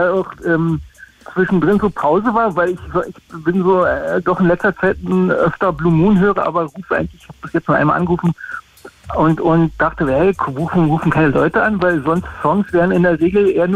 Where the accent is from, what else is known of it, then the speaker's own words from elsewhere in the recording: Potsdam, Brandenburg, Germany; also born or lived in Vienna; Bin Berliner gleich um die Ecke, Potsdam.